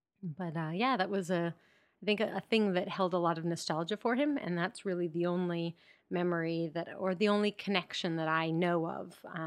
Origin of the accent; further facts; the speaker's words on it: Colorado, United States; I'm from Colorado.